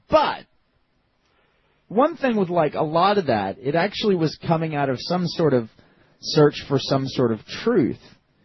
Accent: New Jersey, United States; as I grew up in Jersey, I feel like a New Yorker.

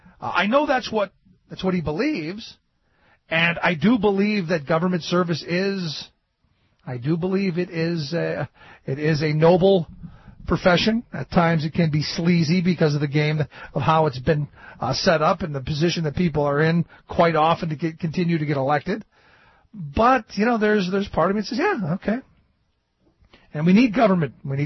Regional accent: Pennsylvania, United States; So when we go up there, I'm hoping he sees that we're from Pennsylvania.

